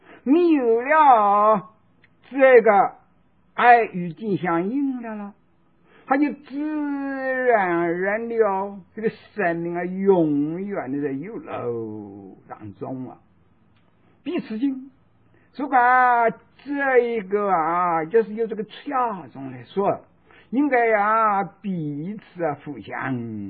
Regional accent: China; 我们中国人哦，啊，一向啊都有这个重男轻女的观念啊

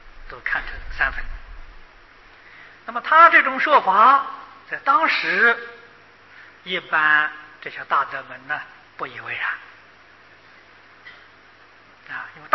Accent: China; 这个是 我们中国人也很了不起啊

